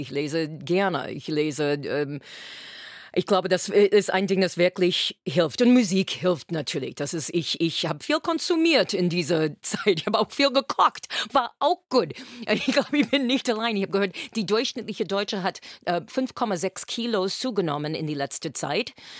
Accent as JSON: {"language": "German", "country": "United States", "second_language": "German", "said": "als Amerikanerin, ich sage, you know, ist die Frage, ist das Glas halb voll oder halb leer?"}